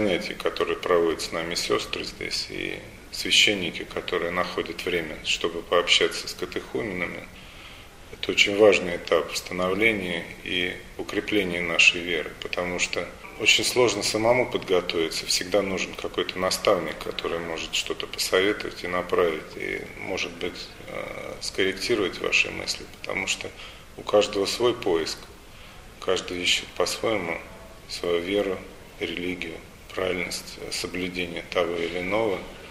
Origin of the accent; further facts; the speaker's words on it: Moscow, Russia; да, мне 47 лет, я москвич, родился в московской же семье, не был крещен при рождении.